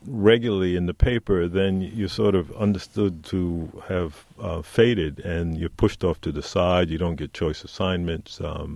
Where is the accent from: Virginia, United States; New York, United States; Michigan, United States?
New York, United States; New York City; I grew up in New York City's Harlem, and I was not poor, but I was surrounded by poverty.